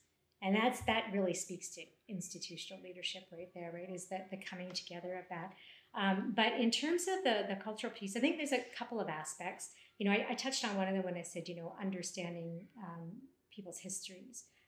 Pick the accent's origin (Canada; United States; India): Canada; You know, as Canadians, certainly as Canadian military, we're very focused on be there 10 minutes early to mark your map.